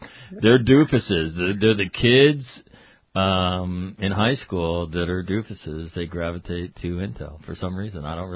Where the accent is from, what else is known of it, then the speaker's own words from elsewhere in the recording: California, United States; I grew up in California.